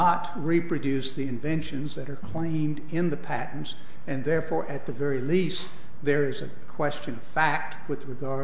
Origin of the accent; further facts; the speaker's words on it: Jackson, Mississippi, United States; from Jackson, Mississippi